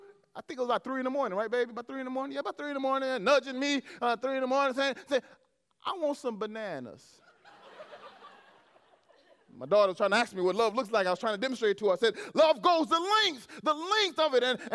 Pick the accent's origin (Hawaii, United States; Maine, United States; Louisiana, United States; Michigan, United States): Louisiana, United States; Ville Platte; I was determined to drive through the flood from the little town Ville Platte where I grew up in Owen.